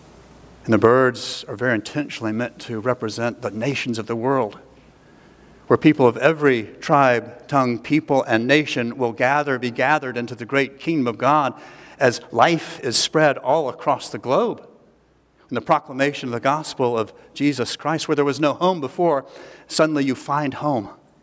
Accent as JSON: {"language": "English", "town": "Jacksonville", "region": "Florida", "country": "United States", "tie": "born or raised there", "said": "I grew up in Jacksonville, Florida, on the East Coast, and the bottom off the coast there is largely sandy, and so it's hard for life to get hold."}